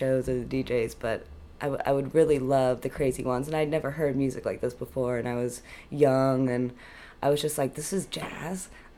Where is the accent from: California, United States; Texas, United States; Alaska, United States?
Texas, United States; Grapevine; The growing up in Grapevine, Texas...